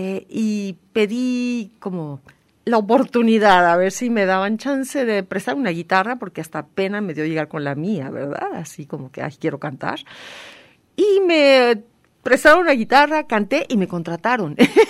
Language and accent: Spanish; Mexico City, Mexico; moved away as an adult; also born or lived in Europe; yo nací en la Ciudad de México, crecí en la Ciudad de México y a los 19 años me fui a estudiar fuera de México con una beca.